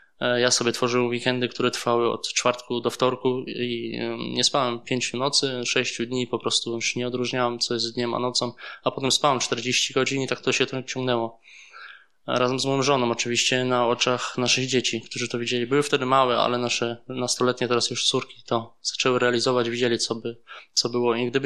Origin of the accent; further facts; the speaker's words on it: Hamburg, Germany; now in Poland; Wychowałem się w Hamburgu